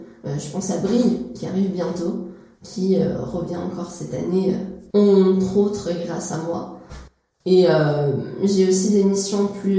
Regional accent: Troyes, Grand Est, France; j'ai 22 ans et je suis étudiante en histoire à Paris. Et je suis originaire d'ici, du diocèse de Troyes, et mes attaches sont ici, donc j'ai pas voulu partir.

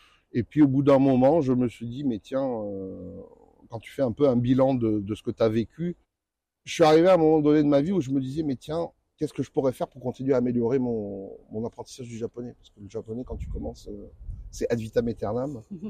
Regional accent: Nice, Provence-Alpes-Côte d'Azur, France; comme je viens de Nice, on me fait toujours la blague. On me dit « Nice is nice ».

